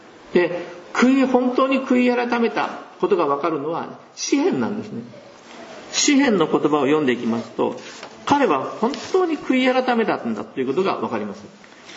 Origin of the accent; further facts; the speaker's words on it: Fukuoka, Japan; born there; 私福岡県の生まれですけど